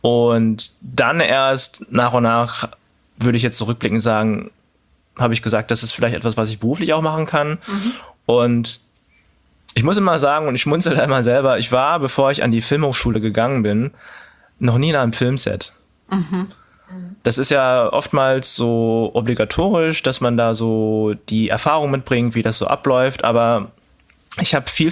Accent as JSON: {"language": "German", "town": "Stadthagen", "region": "Lower Saxony", "country": "Germany", "tie": "born or raised there", "said": "Also ich habe total positive und schöne Erinnerungen an Niedersachsen und auch an meine Kindheit in Stadthagen."}